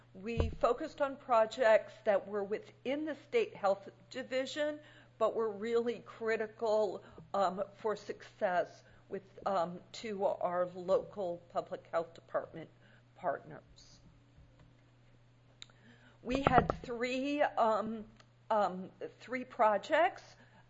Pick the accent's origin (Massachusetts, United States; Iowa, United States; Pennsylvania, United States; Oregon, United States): Oregon, United States; I'm from Oregon.